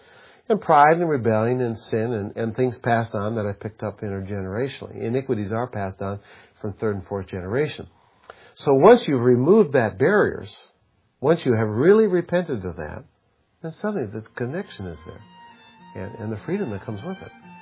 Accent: Minnesota, United States; I grew up in Minnesota.

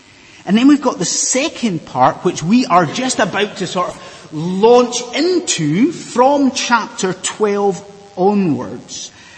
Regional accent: Inverness, Scotland, United Kingdom; I remember as a child growing up in Inverness that when that was being built

